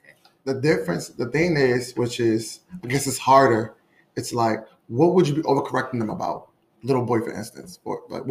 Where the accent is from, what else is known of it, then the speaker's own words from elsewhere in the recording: Nigeria; Being Nigerian, I'm not saying that the women don't get, the girls don't get corrected more.